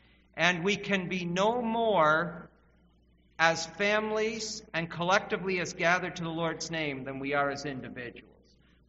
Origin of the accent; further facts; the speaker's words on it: Smiths Falls, Ontario, Canada; under whose ministry and influence I had the privilege of growing up in Smiths Falls.